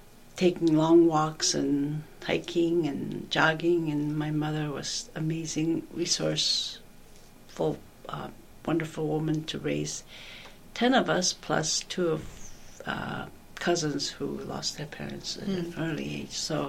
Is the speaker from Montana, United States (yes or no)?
no; Savoonga, Alaska, United States; born and raised in Savonga